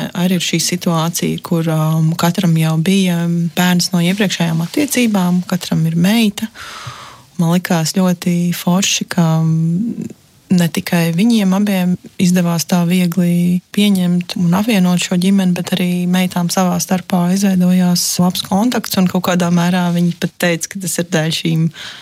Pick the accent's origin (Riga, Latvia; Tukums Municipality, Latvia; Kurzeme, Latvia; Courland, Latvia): Courland, Latvia; Liepāja; Es atkal uzaugu Liepājā, kur ir kā daudz runāju sētā krieviski, bet kaut kā es neapgūtu to valodu tobrīd